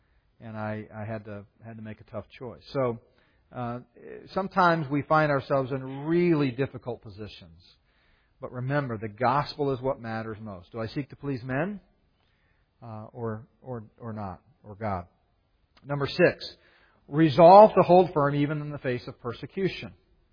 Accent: Texas, United States; I said, "Listen, I'm from Texas, you know.

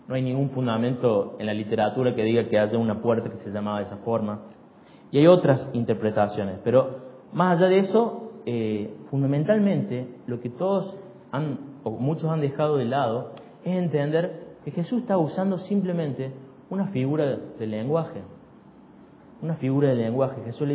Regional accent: Argentina; uno de los más claros ejemplos que hemos vivido como argentinos fue en el 2001.

